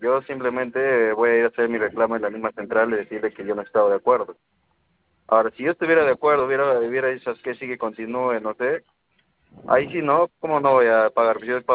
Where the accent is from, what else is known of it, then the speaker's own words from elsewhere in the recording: Huánuco, Peru; yo soy de Huánuco